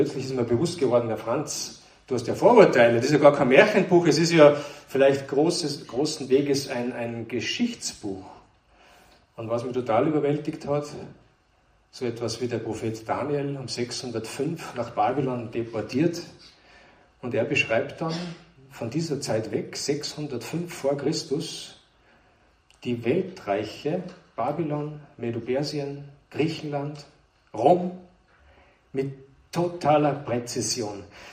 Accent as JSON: {"language": "German", "town": "Kuchl", "region": "Salzburg", "country": "Austria", "said": "Also ich bin aus Kuchl, ist ein wesentlicher Teil aus Kuchl. Ist ein sehr schöner Ort."}